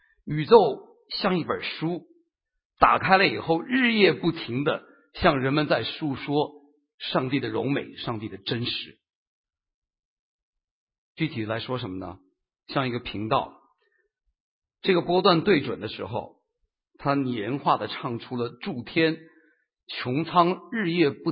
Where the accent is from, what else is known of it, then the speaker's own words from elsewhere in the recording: Lanzhou, Gansu, China; 因为我家乡在甘肃兰州哈